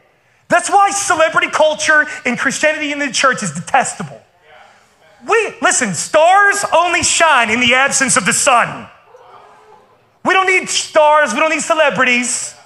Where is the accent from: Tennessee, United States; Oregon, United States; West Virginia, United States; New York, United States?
West Virginia, United States; now in Charlotte, United States; Because I grew up in West Virginia mowing like everybody's yard.